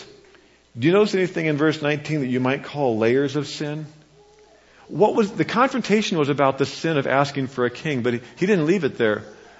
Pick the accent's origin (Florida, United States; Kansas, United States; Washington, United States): Kansas, United States; which is pretty much like it is when I grew up in Kansas.